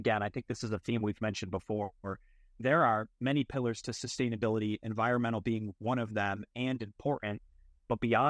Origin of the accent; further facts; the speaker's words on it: Oswego, New York, United States; These are hospitality groups in, you know, my hometown of Oswego with Broadwell Hospitality Group, for example.